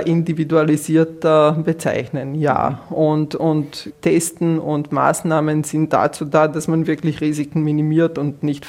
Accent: Croatia; Zum Beispiel in meinem Heimatland Kroatien wird wenig getestet

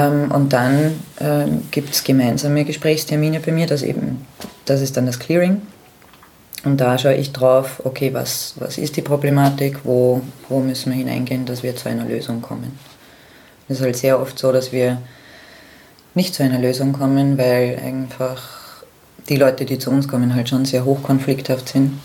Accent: Austria; Ja, ich bin 37 Jahre, ich komme aus Österreich

